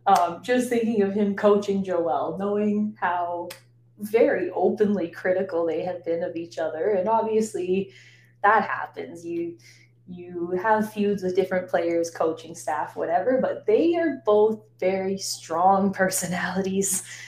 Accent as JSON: {"language": "English", "country": "Canada", "said": "just as a Canadian sports fan in general, way beyond the Raptors"}